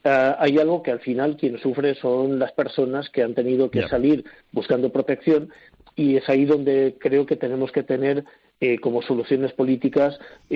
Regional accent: Balearic Islands, Spain; y lo que más sufre ahora Canarias, igual que mi tierra, las Baleares, es esa falta de turistas.

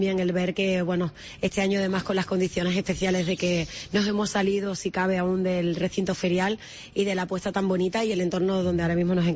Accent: Seville, Andalusia, Spain; born there; now in Canary Islands, Spain; todo el mundo sabe que soy andaluza de nacimiento, uh-huh, pero sevillana, pero canaria de corazón y de mi hogar.

